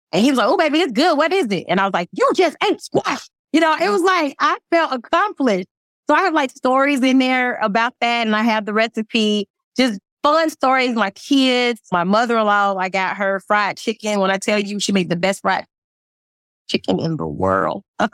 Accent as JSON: {"language": "English", "region": "Georgia", "country": "United States", "said": "My husband, he's from New York, right? And I'm from Georgia. So, you know, Georgia, we eat all types of food."}